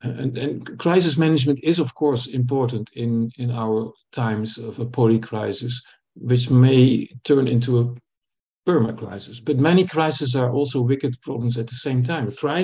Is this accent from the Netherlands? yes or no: yes; Netherlands; I'm from the Netherlands originally